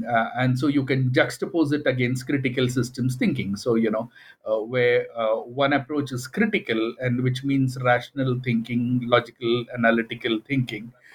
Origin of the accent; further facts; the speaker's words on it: India; it's just where I came from and my formative experiences and my background as an Indian and everything very automatically surfaced this gap that I found there